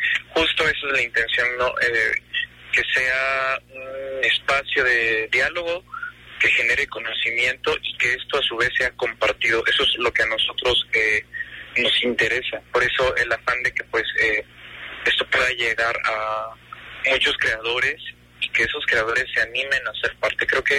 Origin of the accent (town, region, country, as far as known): Mexico